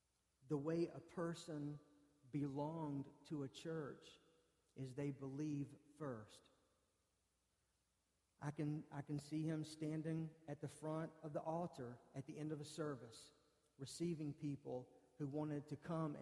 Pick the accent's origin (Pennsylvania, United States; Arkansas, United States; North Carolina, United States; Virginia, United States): North Carolina, United States; Charlotte; I didn't grow up in Washington. I grew up in Charlotte.